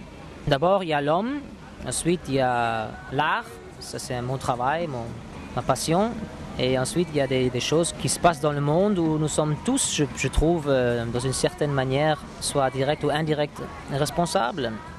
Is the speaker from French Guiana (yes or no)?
no; Ireland; French is a second language; Je suis le dixième d'une famille de 12 enfants et on est de l'Irlande.